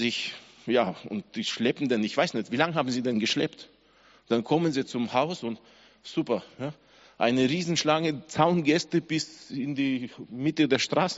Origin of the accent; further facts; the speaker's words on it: Kazakhstan; Also ich weiß, wie es bei uns in Kasachstan gebaut wurde